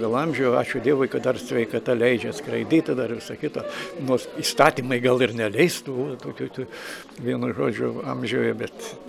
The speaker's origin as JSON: {"language": "Lithuanian", "region": "Samogitia", "country": "Lithuania", "lives_now": "Panevėžys, Lithuania", "said": "aš žemaitis, apsiženėjau aukštaitę ir atsidūriau Panevėžio, kaip sako, srity, o čia mieste ir atsiradau, pasidarau Rožyno, reiškia, gyventoje."}